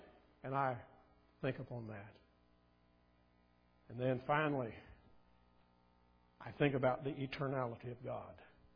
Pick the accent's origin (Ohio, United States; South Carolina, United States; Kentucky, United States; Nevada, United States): Kentucky, United States; Betty and I grew up down in West Kentucky. We were high school sweethearts.